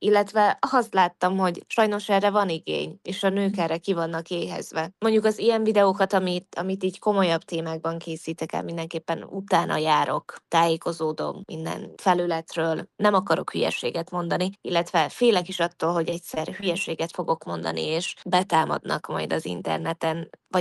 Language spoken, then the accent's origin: Hungarian; Vojvodina, Serbia; accent: Délvidék Hungarian; Délvidéki magyarként én így beszélek. Persze folyamatosan művelem, és művelni kell a beszédünket, de jó érzés, hogy ide születtem, így beszéltek, ahogy most.